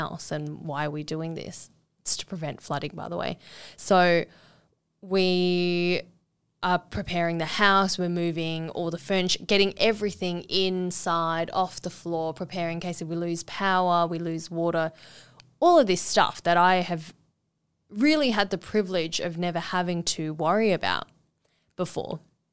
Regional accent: Perth, Western Australia, Australia; I grew up in Perth where it's sunny and dry in December.

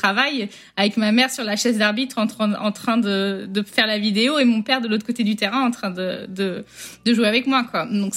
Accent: Rennes, Brittany, France; Je suis de Rennes à la base. M- ma vie en grandissant, donc en Bretagne, j'ai une vie assez standard.

